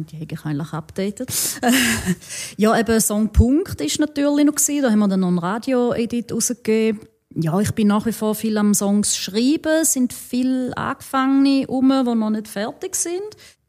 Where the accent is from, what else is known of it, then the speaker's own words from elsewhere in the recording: Switzerland; ich als Schweizerin mit irgendwie, ja, irgendwie auch schon fast in Wien.